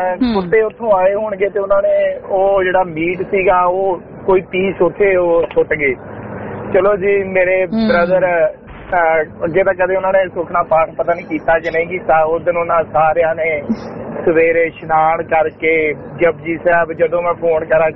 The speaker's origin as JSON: {"language": "Punjabi", "region": "Punjab", "country": "India", "tie": "born or raised there", "said": "ਸਾਡੇ ਪਿੰਡ ਦਾ ਮੇਰਾ ਬਾਰਡਰ ਦੇ ਪਿੰਡ ਪੈਂਦਾ ਜੀ ਖੇਮ ਕਰਨ ਸਾਈਡ ਤੇ ਰਾਜੂ ਵੀ ਪਿੰਡ ਆ ਮੇਰਾ ਤੇ ਉਹ ਨਾ ਬੜਾ ਥੋੜਾ ਜਿਹਾ ਬੈਕਵਰਡ ਜਿਹਾ ਏਰੀਆ ਕਹਿ ਲੋ ਕਿ ਪਿਛੜਿਆ ਇਲਾਕਾ ਜਿਹਾ ਵਾ"}